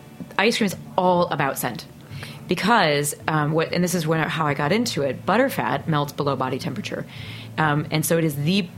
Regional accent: Peoria, Illinois, United States; I grew up in Peoria, Illinois.

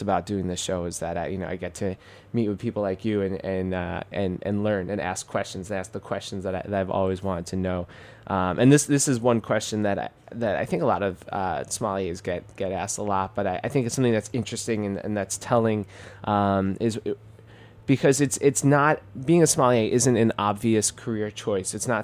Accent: Queens, New York, United States; I'm a kid from Queens, New York, and serving very expensive wine to rich people sometimes.

